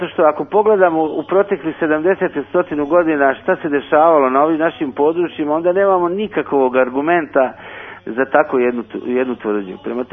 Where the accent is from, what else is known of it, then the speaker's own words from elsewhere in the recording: Zagreb, City of Zagreb, Croatia; moved away; pošto sam rođen u Zagrebu i do ovoga proteklog rata bio tamo